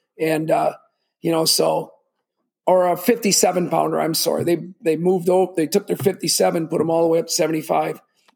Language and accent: English; Bayport, United States; I grew up wrestling in Bayport and followed my brother wrestling there and my older brother coaching